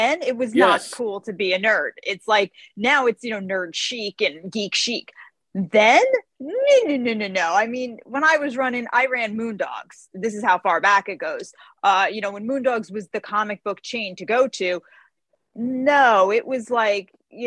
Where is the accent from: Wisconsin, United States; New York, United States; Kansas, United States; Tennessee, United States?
New York, United States; Carmel; I grew up in Carmel, New York, which is like a really like a small little speck of a town about 55 minutes outside of Manhattan North.